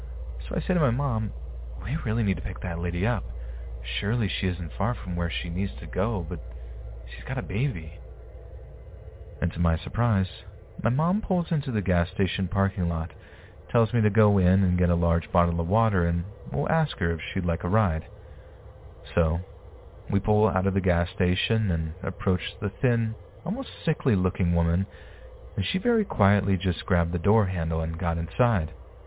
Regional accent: Illinois, United States; Since we're from Illinois, the popular destination of Bachelor's Grove Cemetery immediately came to mind, and it was settled upon.

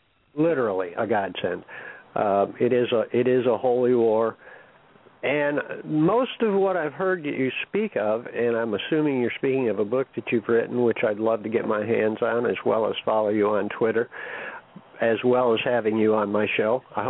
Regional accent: New York, United States; now in Houston, United States; I'm from New York. I'm very familiar with Rochester

